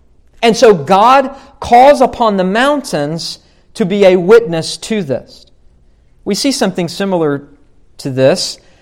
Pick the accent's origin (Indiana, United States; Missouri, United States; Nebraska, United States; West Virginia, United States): West Virginia, United States; This is one of the things I love about going back to my home state of West Virginia.